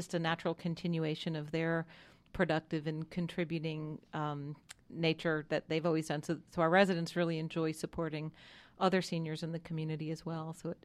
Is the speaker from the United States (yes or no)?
yes; Connecticut, United States; also born or lived in London; Well, I grew up in Connecticut, but I think I tend to assimilate. I tend to mirror, I think, who I'm around. I lived in London for a year